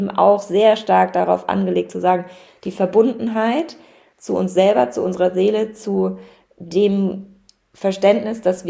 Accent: Baden-Württemberg, Germany; Also ich bin im Schwarzwald aufgewachsen, also sehr naturverbunden

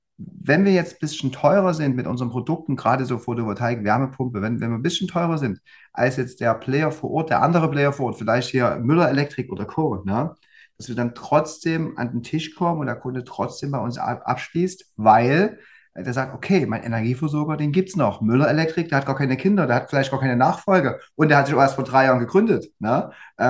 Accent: East Germany, Germany; im Osten, da wo ich herkomme, da wird eher vermietet.

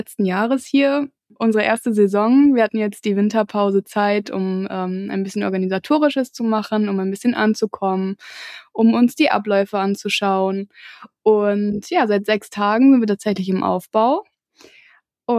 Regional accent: Lower Saxony, Germany; now in Wangerooge, Germany; Wir kommen aus der Nähe von Hannover.

